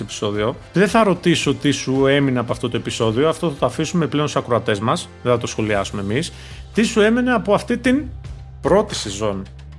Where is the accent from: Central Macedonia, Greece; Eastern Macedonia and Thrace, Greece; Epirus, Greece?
Epirus, Greece; Preveza; τυχαίνει να είναι και κοντά στον τόπο μου, στην Πρέβεζα.